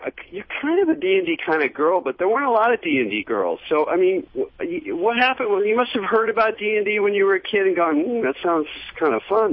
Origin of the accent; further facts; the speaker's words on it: West Coast, United States; He grew up in the East Coast. I grew up on the West Coast.